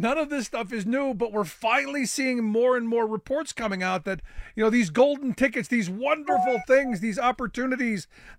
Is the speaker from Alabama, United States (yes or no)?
no; Ohio, United States; Now I turn my sights to my home state of Ohio.